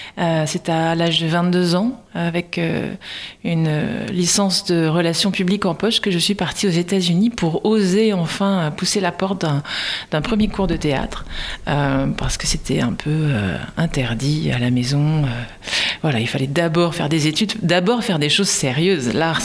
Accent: Nice, Provence-Alpes-Côte d'Azur, France; à mon retour à Nice, puisque je suis niçoise d'origine, j'ai fait un stop and go et je suis repartie directement sur la capitale

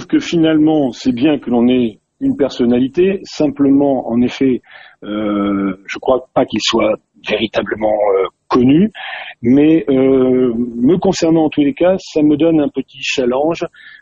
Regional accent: Saintes, Nouvelle-Aquitaine, France; Alors, moi je suis né à Sainte. J'y vis depuis plus de 30 ans. En fait, je suis un enfant de la Saintonge où j'ai mes racines

